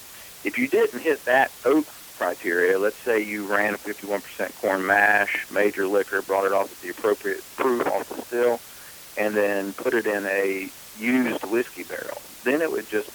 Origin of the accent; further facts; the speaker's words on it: Reidsville, North Carolina, United States; I'm originally from Reidsville, North Carolina, which is just north of Greensboro. And as a boy, I used to eat muscadines off my neighbor's vine all the time by my grandma's house